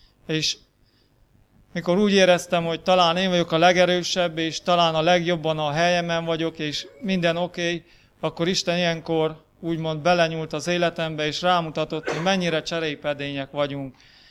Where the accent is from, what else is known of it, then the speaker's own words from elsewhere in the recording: Crasna, Sălaj, Romania; Krasznáról vagyok, krasznai vagyok még egyelőre.